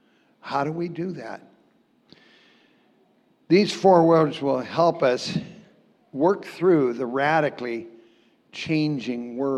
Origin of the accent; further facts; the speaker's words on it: Montana, United States; also born or lived in Minneapolis; And I was born in St. Mary's Hospital. And we didn't live there very long. My dad hated the city, so he moved out to Montana. And there are no cities in Montana.